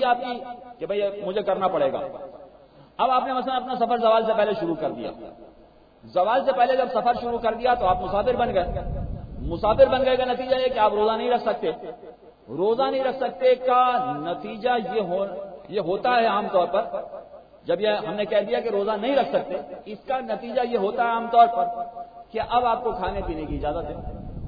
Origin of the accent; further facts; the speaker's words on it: Karachi, Sindh, Pakistan; born there; حالانکہ میری اپنی پیدائش کراچی کی ہے مگر میں خود نہیں جانتا کہ کراچی کتنا بڑا ہے